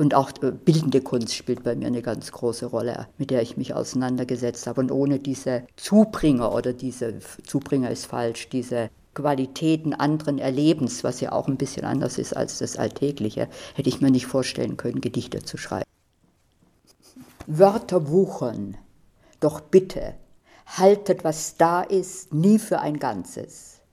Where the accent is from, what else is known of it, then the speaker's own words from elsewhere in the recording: Sulz am Neckar, Baden-Württemberg, Germany; Also ich bin in Süddeutschland geboren, in Sulz am Neckar. Das liegt ist so zwischen Obern, also da, wo der Neckar entspringt, ein bisschen darunter, wo Hölderlin auch beschrieben hat, wie der Neckar plötzlich verschwindet und wiederkommt. Da bin ich aber, weiß ich, 15 Jahre gewesen